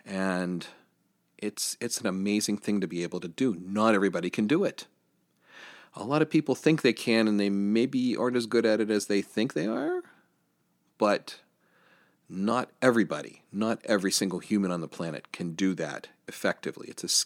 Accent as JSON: {"language": "English", "town": "Johnstown", "region": "Pennsylvania", "country": "United States", "tie": "born or raised there", "said": "If you're from the Johnstown area or live in the Johnstown area, Johnstown, Pennsylvania, my hometown"}